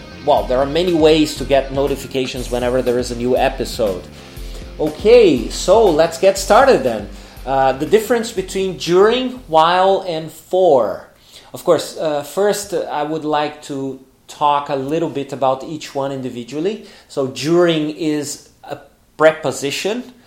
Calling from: Porto Alegre, Rio Grande do Sul, Brazil; English is a second language

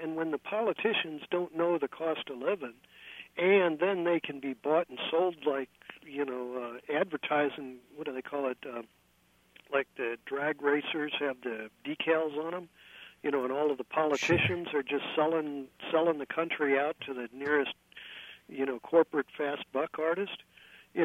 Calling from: San Francisco, California, United States; I'm calling you from San Francisco, where maybe 6 months ago a hamburger was going for $12, now it's going for $17.

